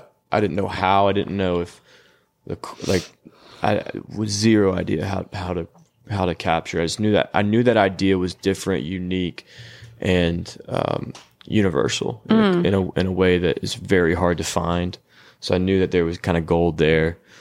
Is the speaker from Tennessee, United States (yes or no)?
yes; Tennessee, United States; this whole time I was growing up in Tennessee